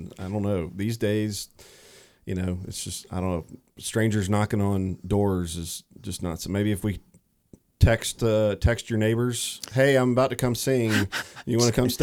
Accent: South Carolina, United States; So I'm not an Alabama guy. I grew up in South Carolina and been here for, I guess now 12 years.

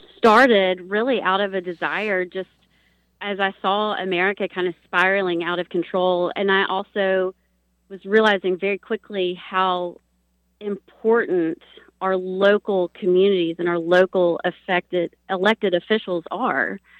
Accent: Knoxville, Tennessee, United States; Well, actually, I grew up in Knoxville, Tennessee, and was involved in kind of the political arena in Tennessee when growing up there and in college.

